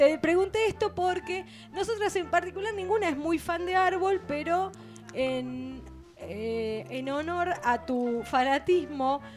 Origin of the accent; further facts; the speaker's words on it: Haedo, Buenos Aires Province, Argentina; porque yo sí soy de Aedo